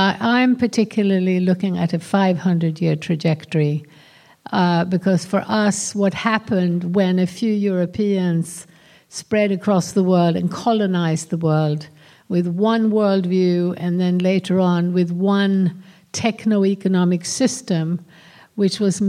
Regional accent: Sweden; growing up in Sweden, which was a very homogenous, you know, white, blue-eyed, blonde culture.

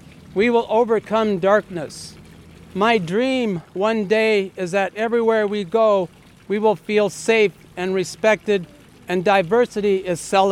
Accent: United States; I am an American veteran. I am disabled. I'm Hispanic, and I'm also Latino. I am brown, and I'm also Caucasian, and I'm also transgender. But again, most importantly, I'm an American human being.

